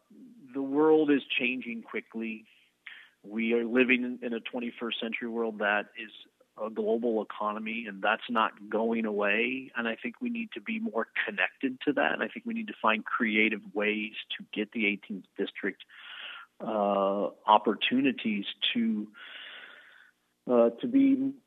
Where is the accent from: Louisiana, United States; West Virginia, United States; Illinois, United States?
Illinois, United States; Quincy; now in Morton, United States; I grew up in Quincy. It is in Quincy that I developed, like so many of us in the Midwest, values of hard work, of family, of commitment, of faith